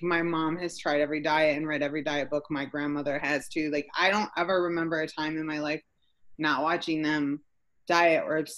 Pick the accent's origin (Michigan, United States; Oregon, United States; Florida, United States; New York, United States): Michigan, United States; Mount Pleasant; Okay, so I'm from Michigan, from like middle Michigan. Mount Pleasant is where I grew up. It's like a tiny town that people only know now because the casinos became a thing and you can gamble there.